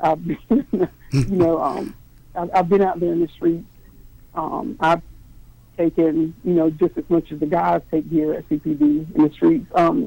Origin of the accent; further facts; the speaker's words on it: Columbus, Georgia, United States; I was born and raised right here in Columbus. I am a Shaw High School graduate, a Columbus State University graduate